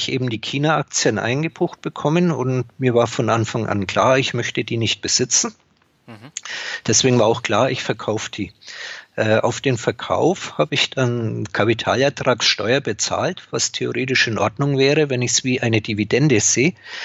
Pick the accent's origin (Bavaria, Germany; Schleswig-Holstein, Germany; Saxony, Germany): Bavaria, Germany; born there; ich bin gebürtiger Oberfranke.